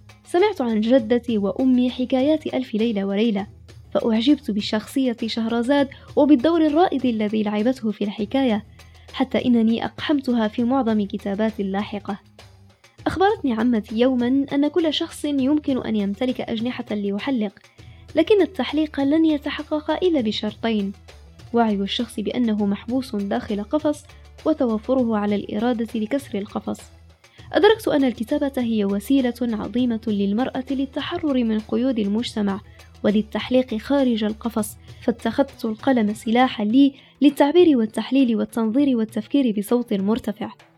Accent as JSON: {"language": "Arabic", "town": "Fez", "region": "Fez-Meknes", "country": "Morocco", "tie": "born or raised there", "said": "عشت طفولتي في مدينة فاس في شارع يوجد قبالة جامع القرويين"}